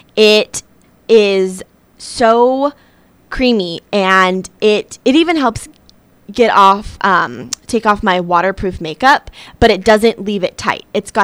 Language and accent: English; Arizona, United States; And I grew up in Arizona, and so I'm really not sure how I got away my whole life without using moisturizer